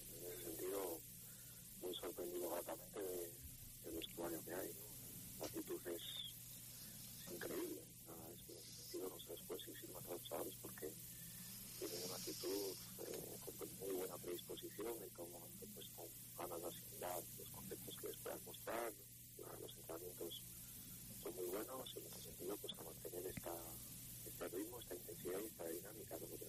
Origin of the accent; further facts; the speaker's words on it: Asturias, Spain; Pues un entrenador de fútbol asturiano, nací en Cadonís